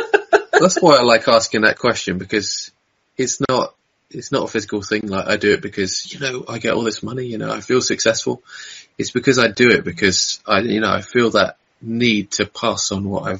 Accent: England, United Kingdom; And being English, I love my tea as well.

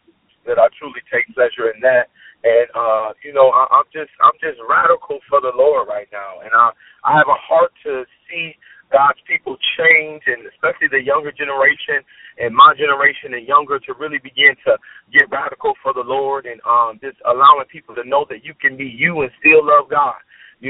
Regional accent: North Chicago, Illinois, United States; Born and raised in North Chicago, two parents, born and raised in a two-parent household.

